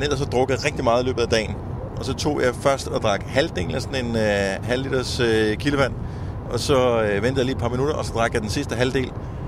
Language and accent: Danish; Esbjerg, Region of Southern Denmark, Denmark; born there; Esbjerg er min fødeby, men det er ikke, jeg har ikke sådan noget tilhørsforhold som sådan til Esbjerg andet, end jeg er født der.